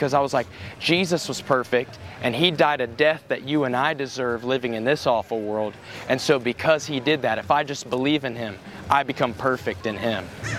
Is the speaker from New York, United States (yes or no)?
no; Georgia, United States; growing up, I grew up in Georgia, so I'd heard of religion.